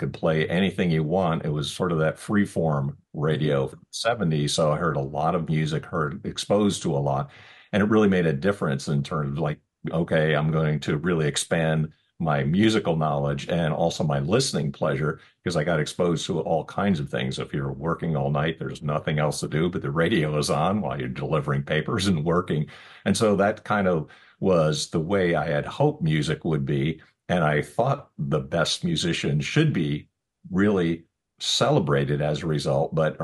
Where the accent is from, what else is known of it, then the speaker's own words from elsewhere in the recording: New Jersey, United States; Yeah, growing up in New Jersey, we were near New York, so it was WABC.